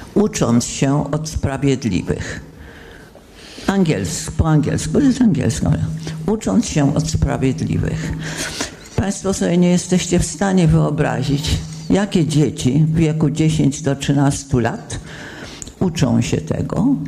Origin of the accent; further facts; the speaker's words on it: London, United Kingdom; Jestem z Londynu, tak jak moi przyjaciele tutaj.